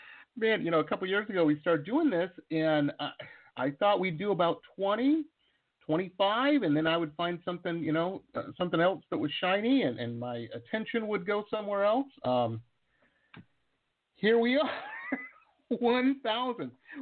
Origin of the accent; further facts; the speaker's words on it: Detroit, Michigan, United States; I grew up in Metro Detroit, so that was I was kind of surrounded when I was a kid, a youngster coming up, you know, with Motown, of course, and all of the influence of that.